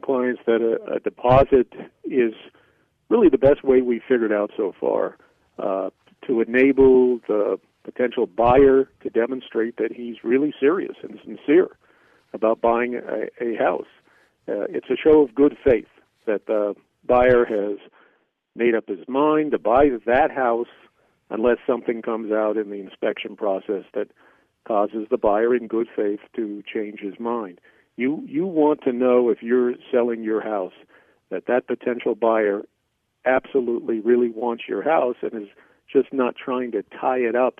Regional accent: California, United States; So, Gil, my background is that I'm a Californian. I was born in Santa Monica. I grew up in the San Fernando Valley. I went to public school from grammar school to high school in the Valley.

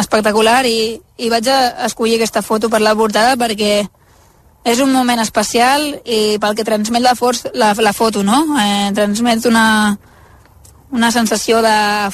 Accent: Sant Pere de Ribes, Catalonia, Spain; Jo soc de Ribes, la comarca del Garraf, al costat de Sitges.

